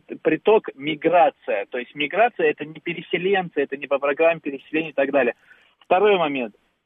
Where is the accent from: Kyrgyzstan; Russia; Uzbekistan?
Uzbekistan; Я русский человек. Все мои родные бабушки, все родились в России. Я выходец из Республики Узбекистан.